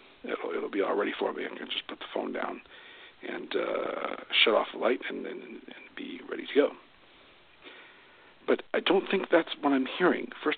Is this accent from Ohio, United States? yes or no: yes; Columbus, Ohio, United States; I'm from Columbus, Ohio. It's a very large city in the Midwest, with a very bad hockey team.